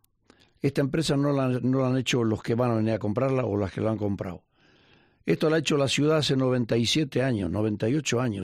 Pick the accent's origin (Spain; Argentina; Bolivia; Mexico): Argentina; moved away; Cuando yo me despedí, mi padre... que ya no lo volví a ver nunca más, cuando me vine de Argentina